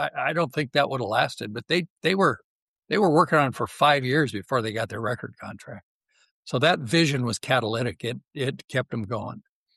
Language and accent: English; Seattle, Washington, United States; Not to be too boastful of my hometown team, but I'm in Seattle, and the Seattle Seahawks this year have that synergy.